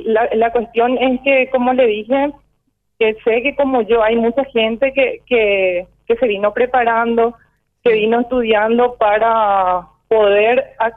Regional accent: Caacupé, Cordillera, Paraguay; now in Asunción, Paraguay; yo soy del interior, soy de Cacupé, actualmente tengo mi registro en Asunción, tuve que dejar toda mi familia

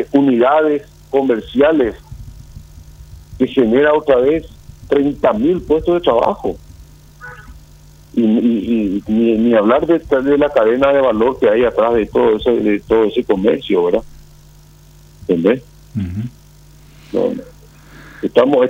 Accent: Paraguay; Yo soy ciudadano del Paraguay, la ley me ampara, la constitución me ampara.

